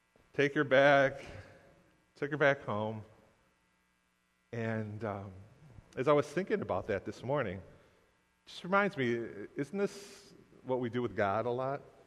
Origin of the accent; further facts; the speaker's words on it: Detroit, Michigan, United States; I'm a city boy, born and raised in Southwest Detroit.